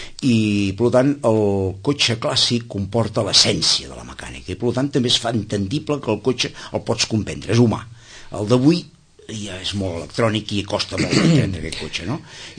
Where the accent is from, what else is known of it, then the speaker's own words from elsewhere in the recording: Gósol, Catalonia, Spain; also born or lived in Barcelona; jo vinc essencialment d'un poble molt bonic de la Pirineu, que es diu Gósol. Soc nascut a Barcelona, que em perdoni els de Barcelona, però em sento més identificat amb Gósol, però vol dir que sóc home de la terra